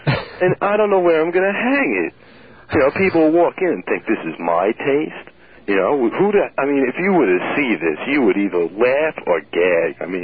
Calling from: Kings Park, New York, United States; Kings Park, believe it or not.

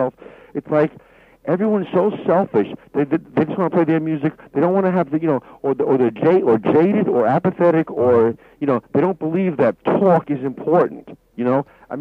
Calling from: Selden, New York, United States

